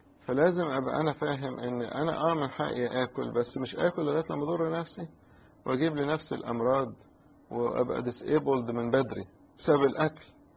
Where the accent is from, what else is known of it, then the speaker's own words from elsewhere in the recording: Egypt; احنا عندنا في مصر يعني يعتبر هيلثي فود ده هلس